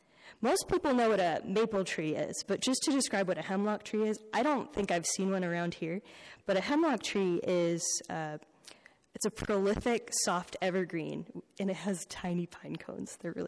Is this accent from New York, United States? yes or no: no; Wisconsin, United States; For those of you who know me, you know I'm from Wisconsin.